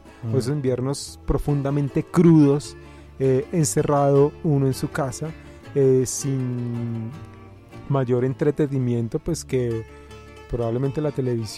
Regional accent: Colombia; nosotros como colombianos pues no sabemos qué es el invierno

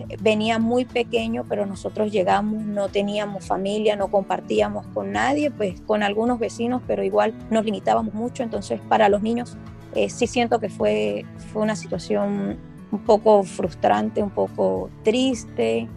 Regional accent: Andes, Venezuela; now in Colombia; la cultura del cucuteño es muy parecida a la de los Andes venezolanos, que es de donde yo soy, entonces eso me hacía sentir un poco en casa.

